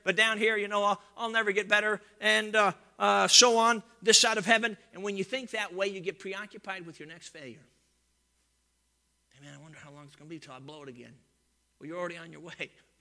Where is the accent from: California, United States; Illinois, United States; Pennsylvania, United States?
Illinois, United States; Chicago; Now, I don't know anything about the country because I grew up in Chicago.